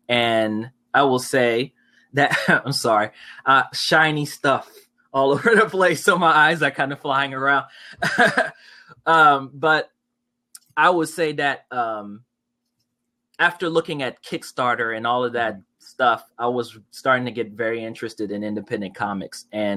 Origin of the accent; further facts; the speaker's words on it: Cameroon; born there; I was born in Cameroon, Africa, which is a country right under Nigeria. That's where my dad is from. My mom is from the United States. She's from North Carolina.